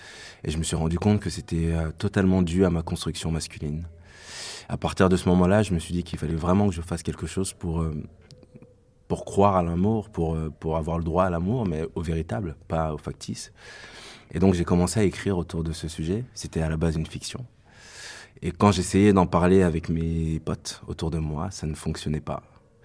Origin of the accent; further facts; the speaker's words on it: Paris, Île-de-France, France; je suis parisien, j'ai 31 ans.